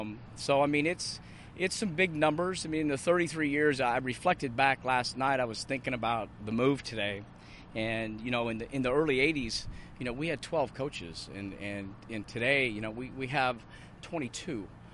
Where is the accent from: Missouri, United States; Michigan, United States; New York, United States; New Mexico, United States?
Missouri, United States; Independence; I'm a local kid. I'm from Independence. I went to William Chrisman High School. My family still lives in Sugar Creek.